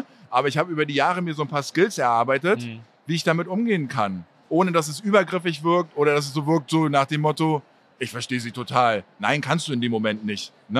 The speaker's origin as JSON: {"language": "German", "town": "Rostock", "region": "Mecklenburg-Vorpommern", "country": "Germany", "tie": "born there", "said": "Oh, ich bin ja eigentlich in Rostock geboren."}